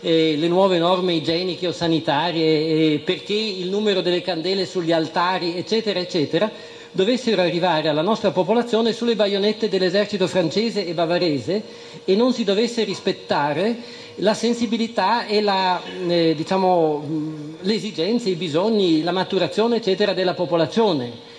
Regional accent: Trentino-Alto Adige, Italy; io vengo dall'Alto Adige, dal Sud Tirolo, che è una cosa molto diversa dal Trentino

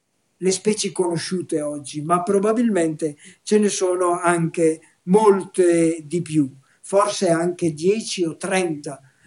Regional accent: Brescia, Lombardy, Italy; conosco soprattutto i problemi bresciani, sono bresciano

